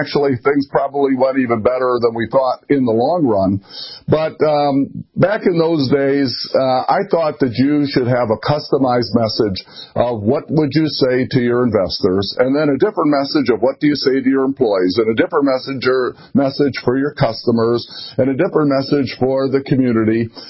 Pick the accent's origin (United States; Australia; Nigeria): United States; Gary, Indiana; So I grew up in Gary, Indiana, which was an ethnic, working class town built on steel mills.